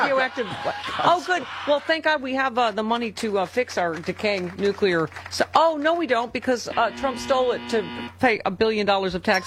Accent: Buffalo, New York, United States; I'm from Buffalo. That airport's not even worth it.

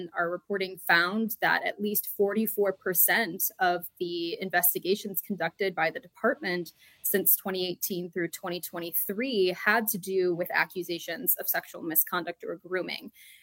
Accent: Anchorage, Alaska, United States; Yeah, I grew up in Anchorage, Alaska, actually.

